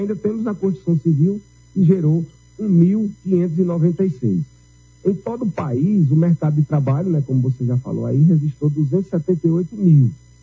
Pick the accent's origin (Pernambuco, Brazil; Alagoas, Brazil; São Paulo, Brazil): Pernambuco, Brazil; como pernambucano, como brasileiro